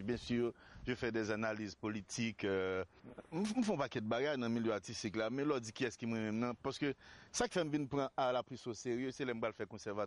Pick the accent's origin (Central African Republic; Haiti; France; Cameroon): Haiti; moi même c'est d'abord un haïtien. Donc … je suis haïtien